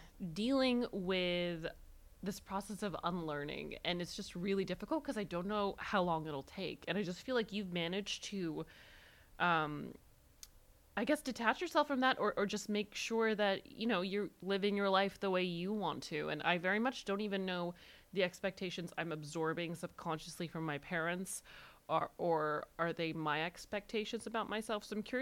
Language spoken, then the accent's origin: English; Saudi Arabia; also born or lived in Middle East; I grew up in Saudi and across the Middle East. But I very much have internalized, I guess, conservative Muslim expectations of me, of how to be a woman.